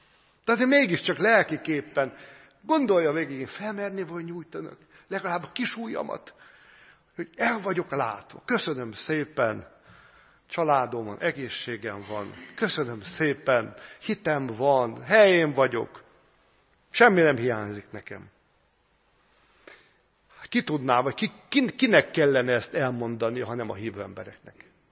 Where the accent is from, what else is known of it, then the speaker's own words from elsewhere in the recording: Szabolcs-Szatmár-Bereg, Hungary; born there; Szatmár megyében élt, ahol én is születtem